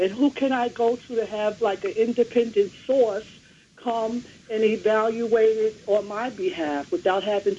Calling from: Brooklyn, New York, United States; I'm calling from Brooklyn, and I have a question pertaining to the sidewalk.

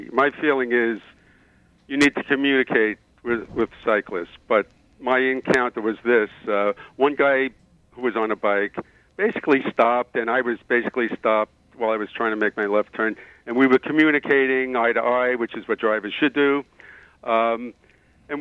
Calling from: Brooklyn, New York, United States; from Brooklyn.

